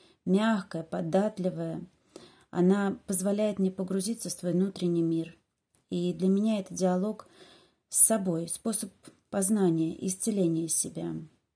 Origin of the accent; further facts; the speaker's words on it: Kriusha, Saratov Oblast, Russia; о том, откуда я родом. Село Криуша, Саратовская об